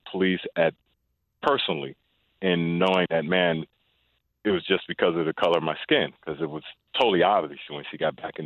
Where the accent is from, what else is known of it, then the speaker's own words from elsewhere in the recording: the South, United States; And, you know, what time you need to be home and all that type of stuff growing up in the South.